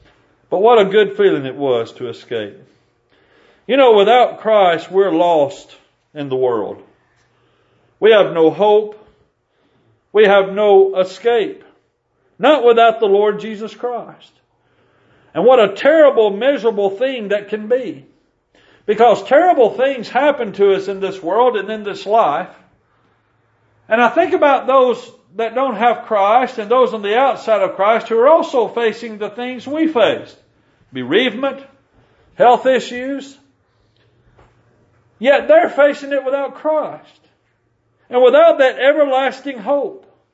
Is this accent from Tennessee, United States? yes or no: yes; Tennessee, United States; I remember growing up in West Tennessee, we used to go out to Clifton.